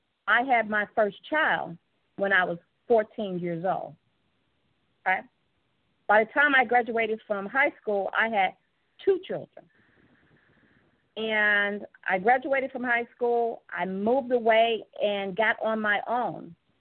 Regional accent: Chicago, Illinois, United States; So my mom and I grew up in Chicago. I grew up in the projects. I lived in the high rise in the projects.

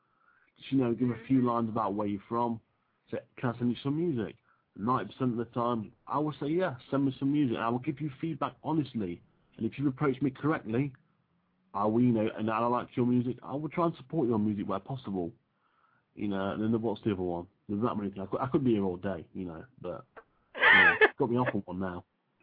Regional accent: England, United Kingdom; Sorry, I couldn't hear you properly. Just that's me being English.

